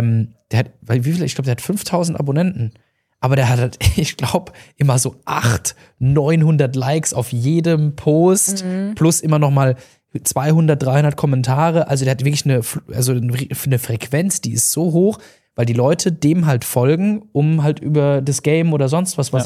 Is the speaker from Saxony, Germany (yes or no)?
no; Heidelberg, Baden-Württemberg, Germany; weil wir sind in Heidelberg ja beide aufgewachsen